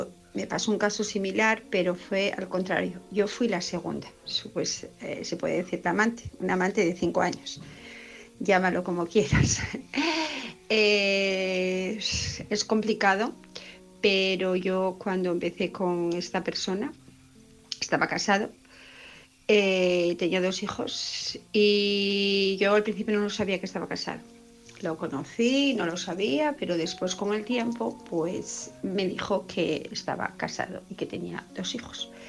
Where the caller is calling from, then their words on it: Asturias, Spain; de Asturias